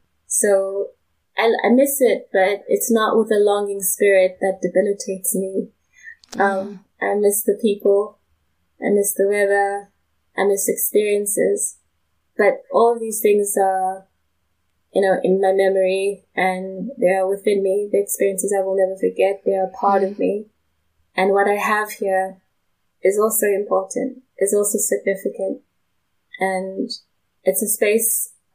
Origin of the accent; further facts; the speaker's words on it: South Africa; I'm from South Africa.